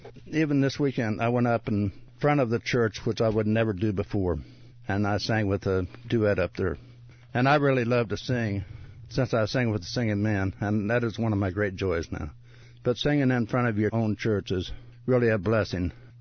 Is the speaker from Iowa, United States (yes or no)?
no; Mahomet, Illinois, United States; now in Savoy, United States; I grew up in the Muhammad area here, and I was born and raised around Muhammad. And this has been a lifetime love of my life, Muhammad. I love this area. I live in Savoy right now, but it's not too far away.